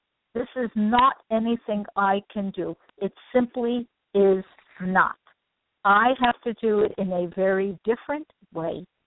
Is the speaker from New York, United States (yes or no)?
yes; New York City, New York, United States; And I come from New York City, where when there aren't any trees in an area, it can be like being in a war zone, almost.